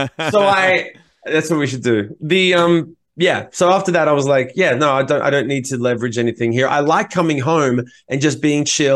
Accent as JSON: {"language": "English", "country": "Australia", "said": "People don't know us as an Australian band in Australia."}